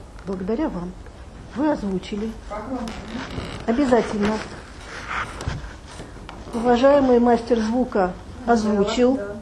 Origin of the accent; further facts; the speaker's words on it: Moscow, Russia; формально он жил в Челябинске, он сибиряк, формально я москвичка